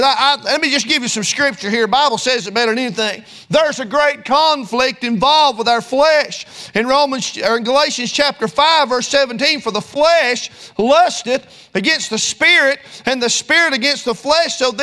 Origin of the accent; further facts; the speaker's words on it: United States; I'm more than free because I'm an American.